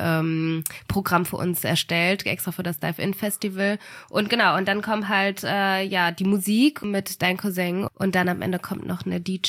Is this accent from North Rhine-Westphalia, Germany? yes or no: yes; Essen, North Rhine-Westphalia, Germany; Essen. Ja, genau, meine Heimatstadt